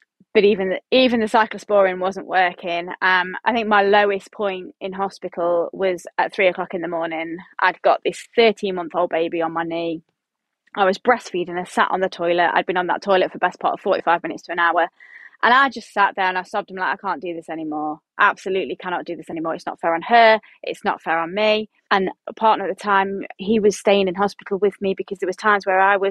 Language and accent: English; East Midlands, United Kingdom; I'm from Derbyshire.